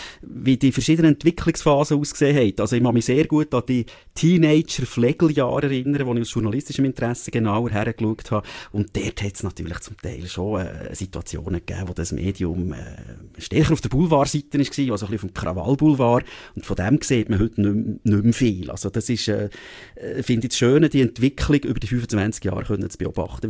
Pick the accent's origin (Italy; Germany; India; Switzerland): Switzerland; Bern; Das ist unter anderem ja immer wieder pendelt, so eine On-Off-Beziehung, wo ich zu Zürich pflege als Berner.